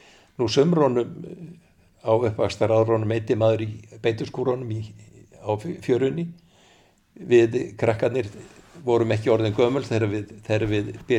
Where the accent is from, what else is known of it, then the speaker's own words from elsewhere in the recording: Sauðárkrókur, Northwestern Region, Iceland; ég er svona allt til blanda þó að ég telji mig að sjálfsögðu vera söðkræking. Nú ég er fæddur á Söðurkróki, raunar í Rússlandi á Söðurkróki